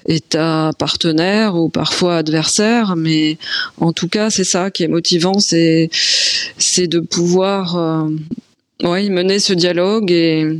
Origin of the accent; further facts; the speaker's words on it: Grand Est, France; born there; je suis née en France, mais dans une région qui est frontalière de l'Allemagne et du Luxembourg, et j'ai un grand-père qui est germanophone.